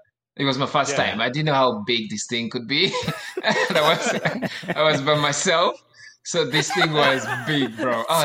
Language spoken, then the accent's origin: English; Uganda; So, as you said, I was born and raised in Uganda.